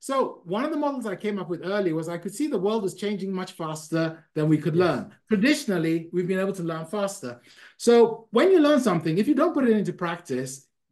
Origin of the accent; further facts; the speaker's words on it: Ghana; born there; I was born in a country called Ghana in West Africa